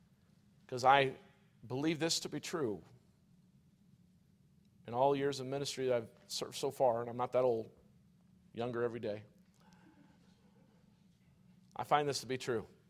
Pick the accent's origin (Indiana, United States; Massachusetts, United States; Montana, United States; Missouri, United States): Missouri, United States; Mississippi River, I grew up in Missouri, you're right next to it.